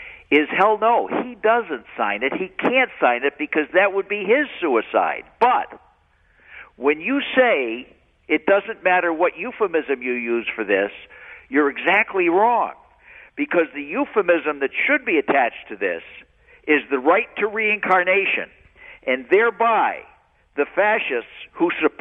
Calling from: Fairfield, New Jersey, United States; here from Fairfield.

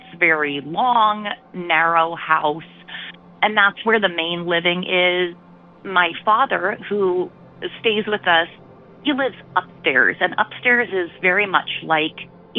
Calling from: California, United States; I'm calling from Central Valley, California.

